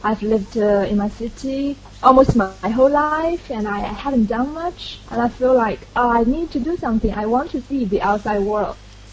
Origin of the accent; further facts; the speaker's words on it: Hangzhou, Zhejiang, China; I think because maybe I grew up in Hangzhou, this area, and it's all city and lots of development.